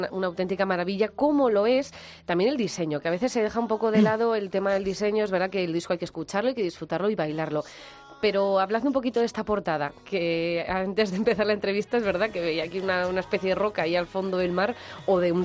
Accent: Navarre, Spain; que soy de Navarra

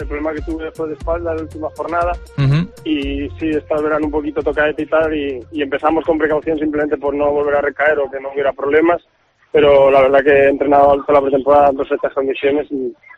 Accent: Madrid, Community of Madrid, Spain; yo soy de Madrid

